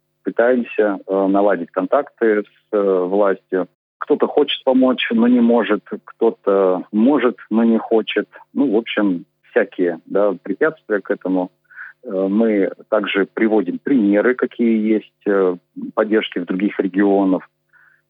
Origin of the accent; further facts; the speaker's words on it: Magnitogorsk, Chelyabinsk Oblast, Russia; Я сам из Магнитогорска, если что.